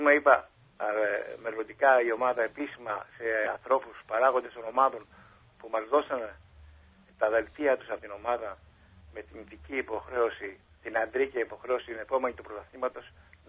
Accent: Patras, Western Greece, Greece; Το εκφράζουμε την συμπαράστασή μας, τη θλίψη μας και ότι θα είμαστε δίπλα του και σαν Αχαϊκοί εμείς

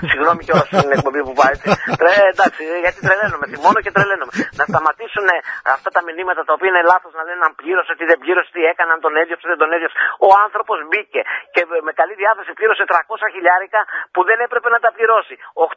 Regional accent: Patras, West Greece, Greece; και είμαι εδώ από την Πάτρα.

